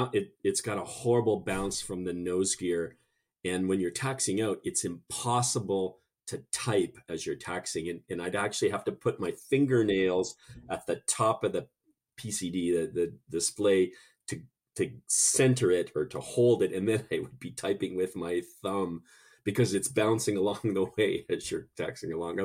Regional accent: Canada; accent: half Canadian; And it must be my half Canadian accent.

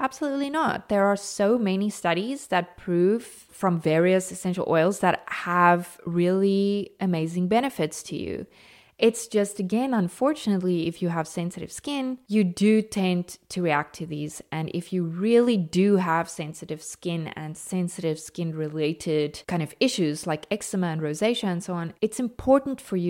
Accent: South Africa; every other South African since the day I was born, because your first interaction with rooibos tea as a South African is when you're a baby and it's in your bottle.

